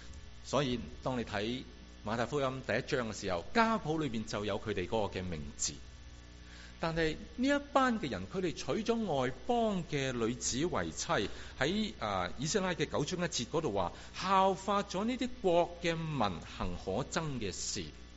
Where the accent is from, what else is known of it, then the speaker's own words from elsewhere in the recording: China; 以我哋中国人嘅话嚟到讲，就系见利忘义